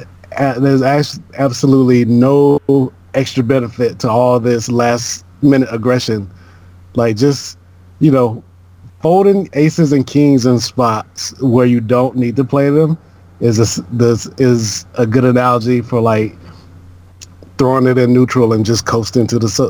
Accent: Georgia, United States; I guess growing up in Georgia, I'm used to, like, trees, and so that does nothing for me.

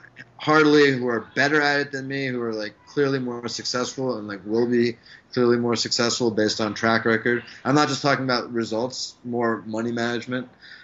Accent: New York, United States; now in Los Angeles, United States; it takes like a month to stop getting aggravated by little stupid things as a New Yorker

